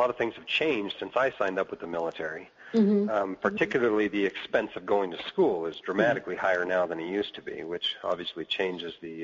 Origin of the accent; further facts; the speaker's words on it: Alaska, United States; moved away as an adult; also born or lived in Utah; I grew up in Alaska and rarely left the state until I was 18 years old, at which point I went to Utah and started my undergraduate education.